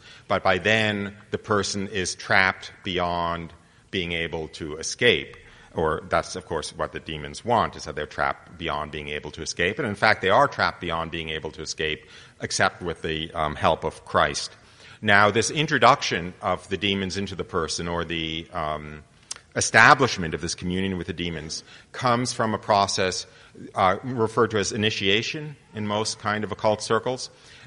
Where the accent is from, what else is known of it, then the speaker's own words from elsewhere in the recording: United States; I know I'm an American.